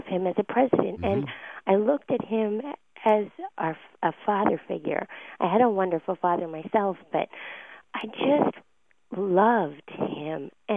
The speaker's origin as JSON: {"language": "English", "town": "Akron", "region": "Ohio", "country": "United States", "tie": "born or raised there", "said": "Growing up in Akron, Ohio, I watched our president on the television"}